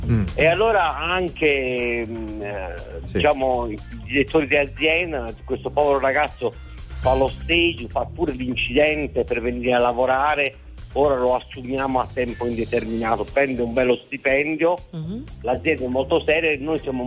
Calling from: Bari, Apulia, Italy; Non è la prima volta che chiamo, e da Bari sono.

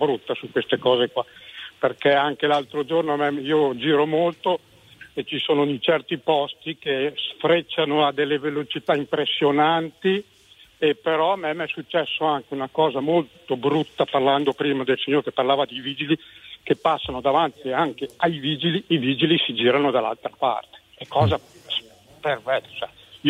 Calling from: Parma, Emilia-Romagna, Italy; Io sono di Parma.

